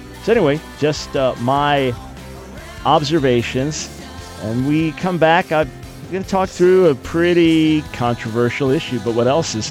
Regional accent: New York, United States; As a New Yorker, I mean, I love being on the road in those situations, but you got to drive carefully, obviously.

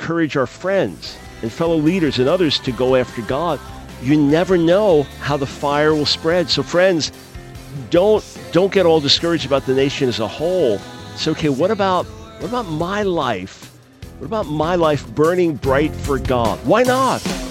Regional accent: New York, United States; I'm from New York.

